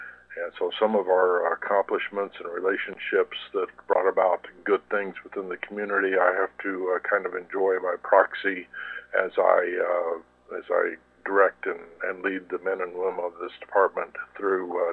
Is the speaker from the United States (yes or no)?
yes; Columbia, United States; Like I said, I grew up in Columbia, so that was kind of what I was accustomed to.